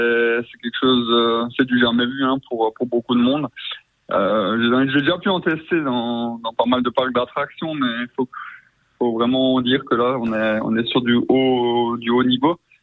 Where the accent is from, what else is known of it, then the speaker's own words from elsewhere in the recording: Grand Est, France; en tant qu'Alsacien, c'est une fierté